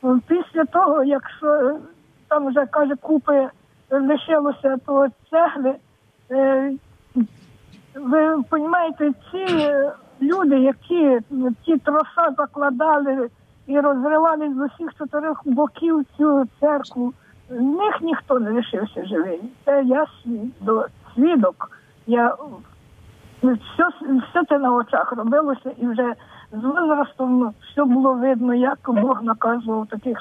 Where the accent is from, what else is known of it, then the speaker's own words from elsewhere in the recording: Khmelnytskyi Oblast, Ukraine; Я була зовсім юною дівчиною-школяркою. І от це я з Хмельниччини зовсім.